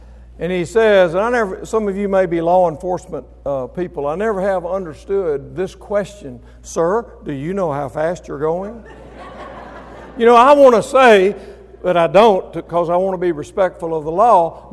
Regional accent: Mississippi, United States; And so I got down into my home state, stopped at Houston, and I went, stayed there through Thursday night.

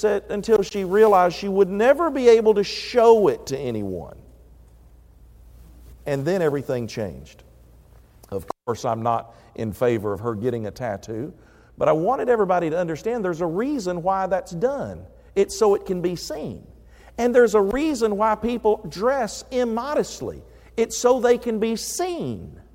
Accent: Tennessee, United States; or at least that used to fall down where I grew up in West Tennessee.

